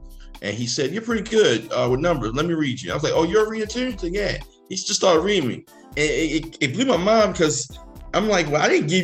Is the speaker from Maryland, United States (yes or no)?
yes; Baltimore, Maryland, United States; because of my background, how I grew up in Baltimore, I was very skeptical of him